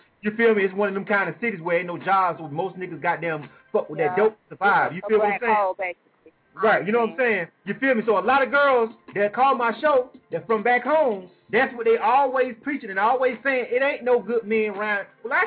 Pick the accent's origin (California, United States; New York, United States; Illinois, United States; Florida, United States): Florida, United States; Panama City; I'm from Panama City, Florida.